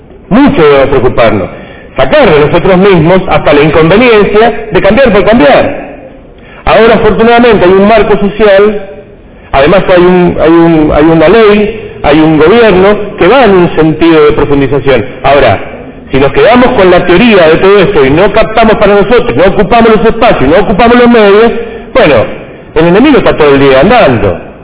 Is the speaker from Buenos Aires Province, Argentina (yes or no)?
yes; Mar del Plata, Buenos Aires Province, Argentina; yo vengo de Mar del Plata, soy de Mar del Plata.